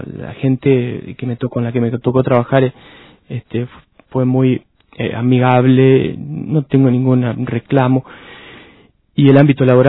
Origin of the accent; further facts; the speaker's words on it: Reconquista, Santa Fe, Argentina; moved away as an adult; Yo soy santafesino, del interior de Santa Fe. Hice mi formación elemental en la ciudad de Reconquista, en el norte santafesino. Después estudié biotecnología en Ciudad de Santa Fe. Y después de eso me voy al interior de San Pablo, una ciudad que se llama Campinas